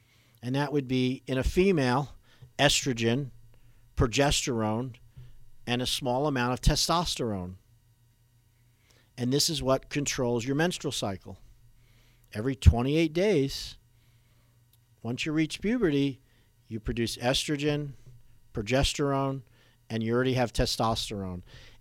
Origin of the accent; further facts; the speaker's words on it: New York, United States; I'm from New York, great state of New York, and in Long Island, I worked as a chiropractor.